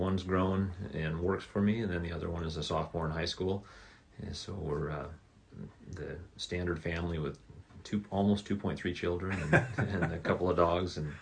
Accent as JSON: {"language": "English", "town": "Bonners Ferry", "region": "Idaho", "country": "United States", "tie": "born or raised there", "also_born_or_lived": "Washington", "said": "we were back home by the time before I can remember. And so I grew up on Pine Street a little bit, and then we moved to Bonner's Ferry. So I grew up, been here all my life, other than my Navy time"}